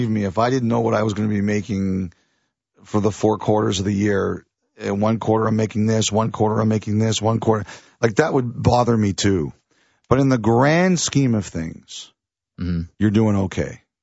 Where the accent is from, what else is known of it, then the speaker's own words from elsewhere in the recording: Toronto, Ontario, Canada; I was born in Toronto, raised in Toronto, lived most of my life in Toronto.